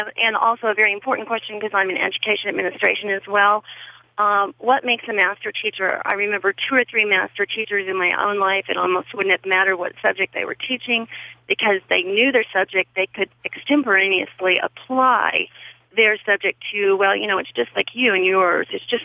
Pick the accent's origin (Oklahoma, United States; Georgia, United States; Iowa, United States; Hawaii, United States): Oklahoma, United States; Oklahoma City; I'm from Oklahoma City.